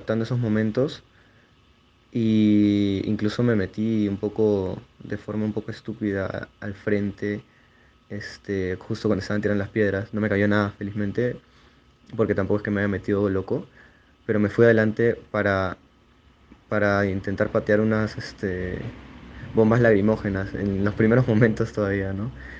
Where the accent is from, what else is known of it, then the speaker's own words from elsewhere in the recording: Peru; En los días comunes, el peruano tiene un poco ese acto solidario con sus compatriotas